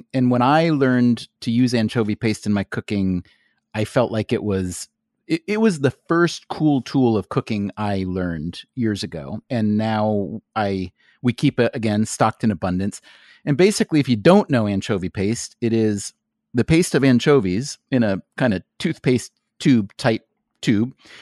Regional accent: New York, United States; Yeah, no, I'm a New Yorker.

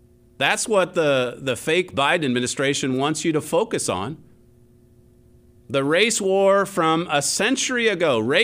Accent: Oklahoma, United States; he came right here to my home state, Oklahoma.

